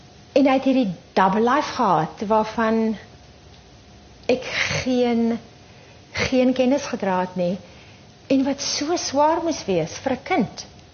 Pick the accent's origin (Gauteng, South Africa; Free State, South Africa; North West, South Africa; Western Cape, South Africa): Western Cape, South Africa; Wellington; Deur my tuisdorp connection in Wellington